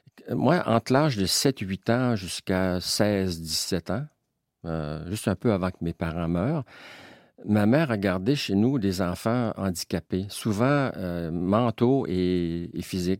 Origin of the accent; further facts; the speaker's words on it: Quebec, Canada; je suis un Québécois.